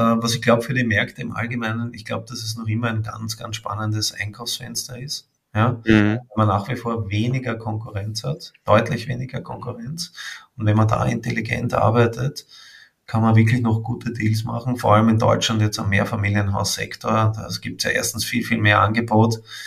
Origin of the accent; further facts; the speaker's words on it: Austria; Bei uns in Österreich